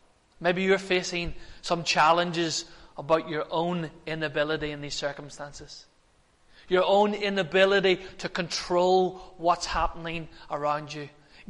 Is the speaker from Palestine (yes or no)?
no; Ireland; I'm Irish, so I like to keep it very simple.